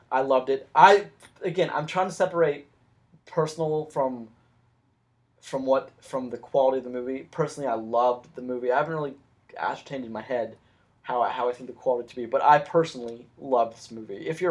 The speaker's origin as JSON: {"language": "English", "region": "West Virginia", "country": "United States", "said": "But like, I felt this pride that I should have definitely like shown that I'm from West Virginia."}